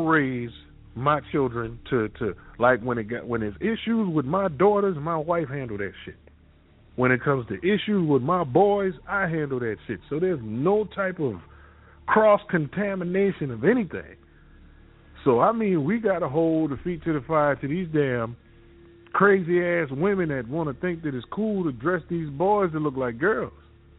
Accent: the South, United States; I mean, dude, I'm from the South.

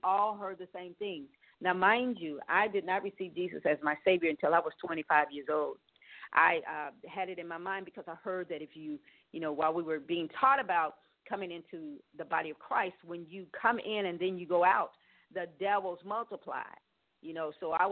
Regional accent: Indianapolis, Indiana, United States; this is when I was in Indianapolis, my hometown

